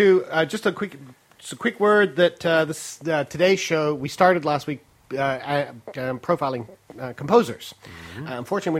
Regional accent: Melbourne, Victoria, Australia; I grew up in Melbourne

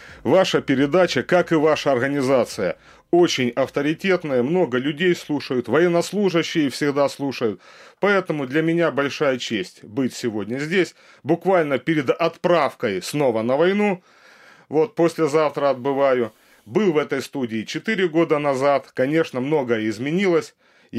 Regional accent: Makiivka, Donetsk Oblast, Ukraine; выполнял задачи по подготовке вооруженного восстания в городе Макеевке, в моем родном городе, где я прекрасно знаю и ситуацию, и людей

